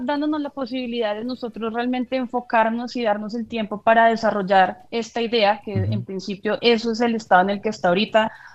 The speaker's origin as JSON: {"language": "Spanish", "country": "Colombia", "lives_now": "United States", "said": "qué honor poder contar mi historia colombiana dentro del circuito de teatros en Estados Unidos"}